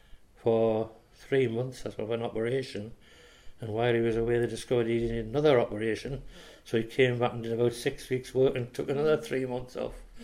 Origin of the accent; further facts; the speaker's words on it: Blyth, North East England, United Kingdom; I was born in Blythe, locally here, not far from where I live now. I was born 1938 in Jubilee Road, and I've lived in Blythe nearly all my life. I worked away once for about 4 years. Apart from that, I've lived in Blythe 75 years now.